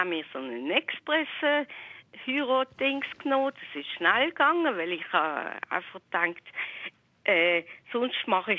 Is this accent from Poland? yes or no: no; Switzerland; als Schweizerin